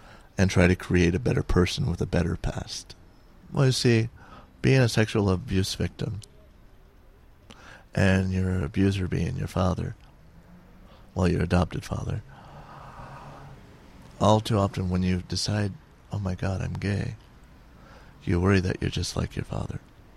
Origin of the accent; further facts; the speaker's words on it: Ireland; I'd worked with Irish people before, and I'm Irish.